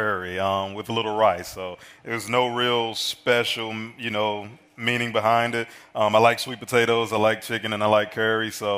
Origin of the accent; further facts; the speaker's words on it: Alabama, United States; now in Europe; You know, I'm from Alabama, 36 years old from Alabama. Been in Europe a lot longer than I expected to be in Europe.